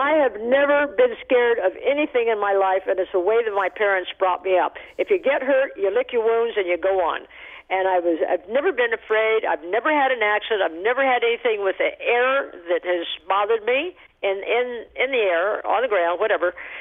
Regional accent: Taos, New Mexico, United States; born there; I was born in Taos, New Mexico, and my mother told me about the spirit of the Taos Mountain

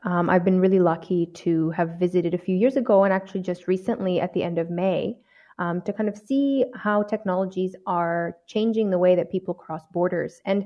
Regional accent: Canada; I'm a Canadian refugee lawyer by training and an anthropologist

